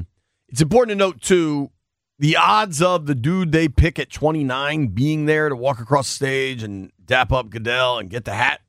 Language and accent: English; United Kingdom; accent: British; trying to say that correctly and not with my weird British accent on TW words.